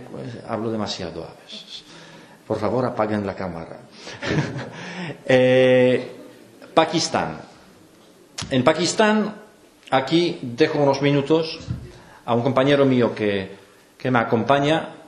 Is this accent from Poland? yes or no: yes; Poland; Spanish is a second language; now in Spain; Porque no soy español. Si yo fuera español, alguien me decía, joder, este es muy, muy, muy español, Pero yo no soy español, yo soy polaco. Gracias a Dios, yo no he venido a buscar la vida mejor aquí. Pero yo me siento extranjero.